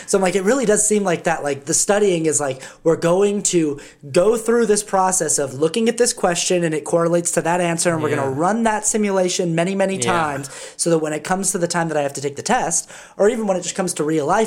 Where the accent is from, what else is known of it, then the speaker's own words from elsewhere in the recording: Salt Lake City, Utah, United States; also born or lived in New York City / Los Angeles; So I've lived in New York City and I've lived in Los Angeles and I'm from Salt Lake City.